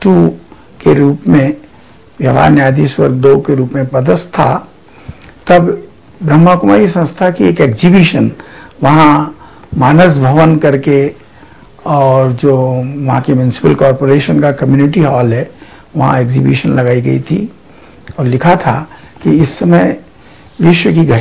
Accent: Indore, Madhya Pradesh, India; हम मूलतः जिला इंदौर के रहने वाले हैं।

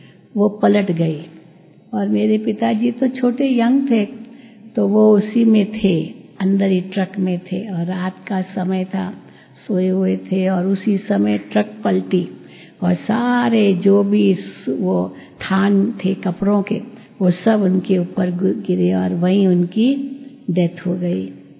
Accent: Mumbai, Maharashtra, India; born there; सब घर बार छोड़ करके आए थे कराची से। मेरा जन्म तो मुंबई में हुआ

